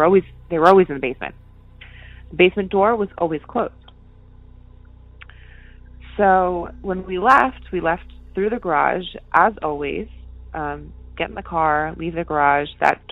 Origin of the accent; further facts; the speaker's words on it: Connecticut, United States; I grew up in Connecticut. I'm going to stay anonymous. But I grew up in Connecticut, and I lived in 3 different houses in Connecticut.